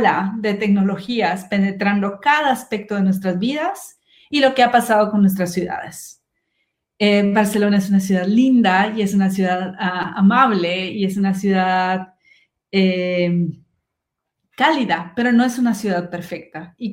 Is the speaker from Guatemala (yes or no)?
yes; Guatemala; soy guatemalteca, soy una abogada de derechos humanos y tecnología, pero más que guatemalteca soy trotamundos